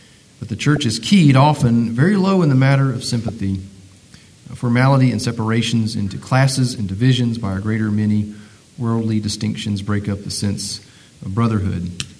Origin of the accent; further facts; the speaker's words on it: North Carolina, United States; I'm from North Carolina. So when you're talking to more than one person, you say all y'all.